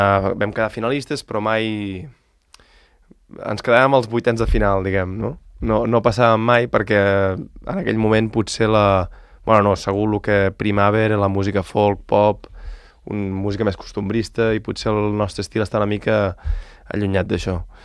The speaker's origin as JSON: {"language": "Catalan", "town": "Solsona", "region": "Catalonia", "country": "Spain", "tie": "born or raised there", "said": "Era un trio de funk amb tres amics de Solsona, dos amics i jo de Solsona, del meu poble."}